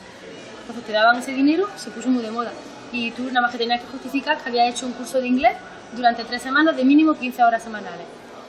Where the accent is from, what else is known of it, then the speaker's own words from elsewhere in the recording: Jaén, Andalusia, Spain; moved away as an adult; now in United Kingdom; hice mi Erasmus, me volví a Jaén, terminé la carrera, hice el CAP también y después de hacer eso me vine aquí a trabajar